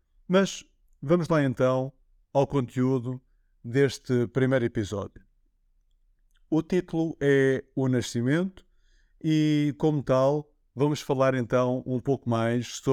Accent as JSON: {"language": "Portuguese", "region": "Lisbon", "country": "Portugal", "tie": "born there", "said": "Eu nasci em Lisboa"}